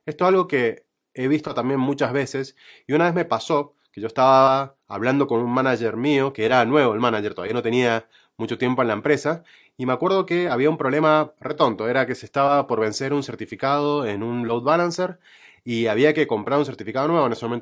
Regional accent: Argentina; porque soy argentino y gano menos que ustedes

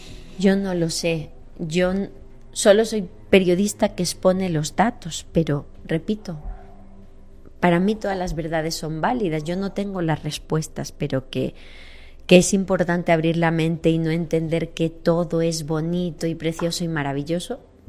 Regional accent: Extremadura, Spain; en Extremadura, en mi tierra

